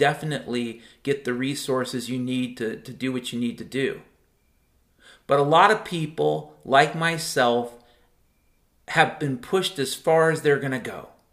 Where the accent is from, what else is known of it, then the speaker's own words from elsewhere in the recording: Mount Vernon, Washington, United States; But I grew up in Mount Vernon, Washington. That's a place I was born.